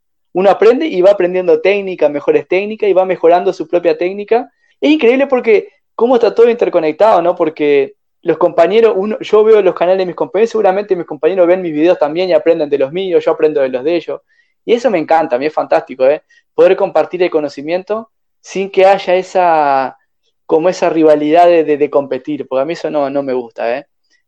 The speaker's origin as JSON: {"language": "Spanish", "country": "Uruguay", "said": "soy uruguayo y pensaban que no estaba en Chile."}